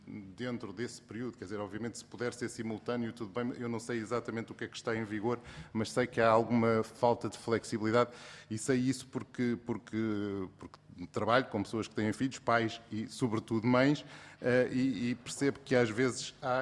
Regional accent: Lisbon, Portugal; Portanto, eu, como sou de Lisboa

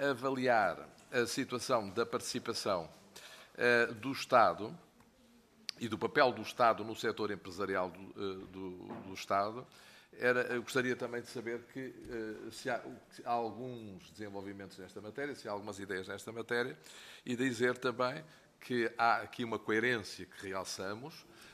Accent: Azores, Portugal; mas como açoriano

